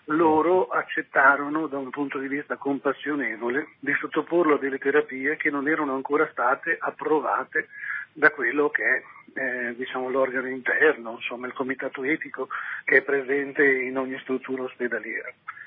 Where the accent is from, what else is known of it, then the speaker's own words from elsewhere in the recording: Bergamo, Lombardy, Italy; noi siamo di Bergamo